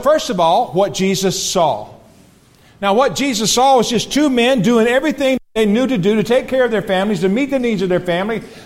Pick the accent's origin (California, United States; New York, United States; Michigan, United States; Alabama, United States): Alabama, United States; also born or lived in Georgia, United States; I was born in Georgia. You want me to be a Georgian so you can put us in Alabama? Raised on a peanut farm in Alabama.